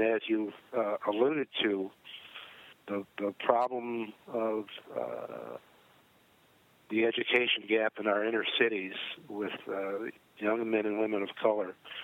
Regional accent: Canton, Ohio, United States; coupled with growing up in Canton, Ohio, at a time when there were a lot of great football players who performed just phenomenally on the athletic field

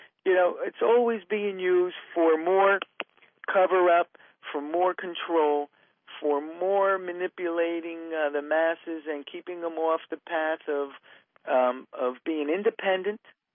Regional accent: United States; but I'm an American, mm-hmm. and I have my own country that I'm concerned about right now

